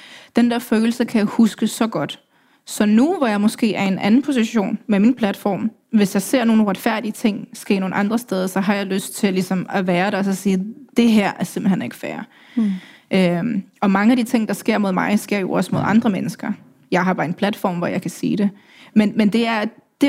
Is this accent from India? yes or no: no; Ukraine; jeg er den eneste fra Ukraine.